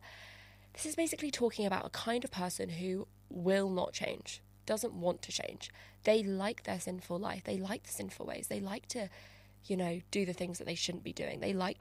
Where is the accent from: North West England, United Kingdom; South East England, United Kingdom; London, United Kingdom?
London, United Kingdom; I am a small town girl, I am from London